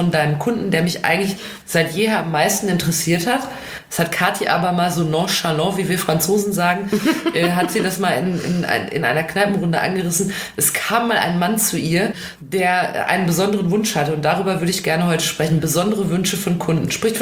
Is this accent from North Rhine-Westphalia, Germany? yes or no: yes; North Rhine-Westphalia, Germany; Ich komme ja aus dem Ruhrgebiet.